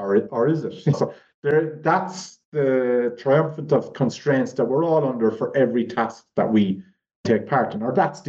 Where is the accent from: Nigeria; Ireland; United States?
Ireland; I grew up in Ireland where Gaelic football and hurling and soccer and rugby are the predominant sports.